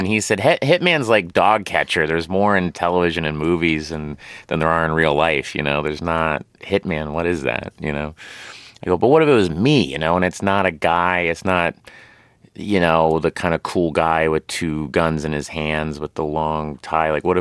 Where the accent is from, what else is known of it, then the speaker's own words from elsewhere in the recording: Tulsa, Oklahoma, United States; It was essentially me playing someone I grew up with in Tulsa, Oklahoma.